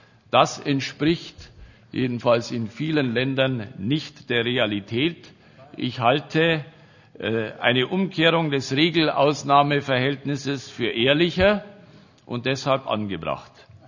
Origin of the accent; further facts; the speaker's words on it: Bavaria, Germany; Wie Sie vielleicht hören können, komme ich aus Bayern